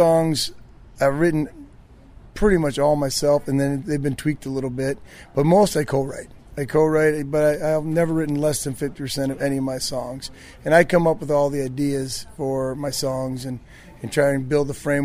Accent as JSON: {"language": "English", "region": "Minnesota", "country": "United States", "said": "I'm from Minnesota. I'm from the Midwest, and so the colder country."}